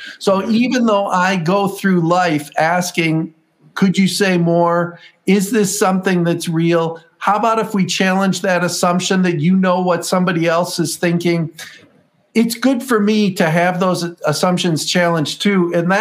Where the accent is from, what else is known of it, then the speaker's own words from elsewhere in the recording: Toledo, Ohio, United States; I came back to my hometown where I live now in Toledo, Ohio.